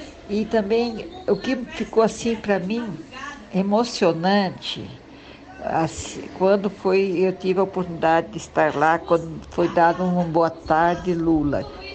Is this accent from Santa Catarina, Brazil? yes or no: yes; Santa Catarina, Brazil; now in Curitiba, Brazil; Sou natural de Santa Catarina, mas moro aqui em Curitiba há vários anos.